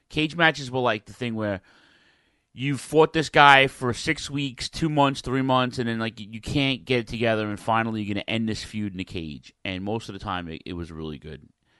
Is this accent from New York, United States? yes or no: yes; New York City, New York, United States; Madison Square Garden in my town, my hometown, New York City.